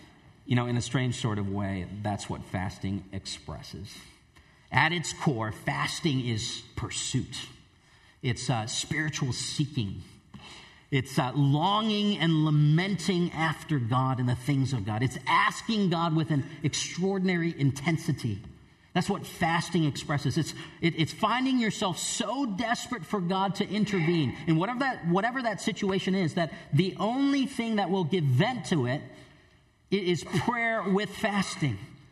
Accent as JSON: {"language": "English", "town": "East Lansing", "region": "Michigan", "country": "United States", "tie": "born or raised there", "said": "I grew up in East Lansing, Michigan, and so being in the North, you know, Chick-fil-A was not a normal thing for me"}